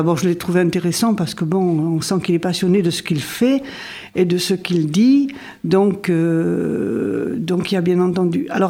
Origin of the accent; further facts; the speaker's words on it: Saint-Jean-de-Luz, Nouvelle-Aquitaine, France; nous étions élevés, je suis née à Saint-Jean-de-Luz.